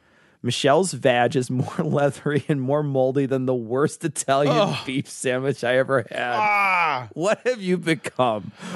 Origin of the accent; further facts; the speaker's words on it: Manitoba, Canada; When I was in the bakeries in Italy and France, I told them I was from Manitoba.